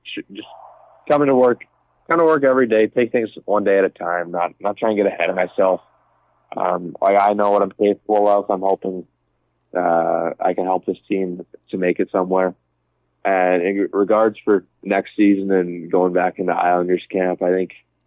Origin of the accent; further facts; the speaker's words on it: Brandon, Manitoba, Canada; not playing for my hometown, but we actually went to Brandon this year, so I got to play in front of my home crowd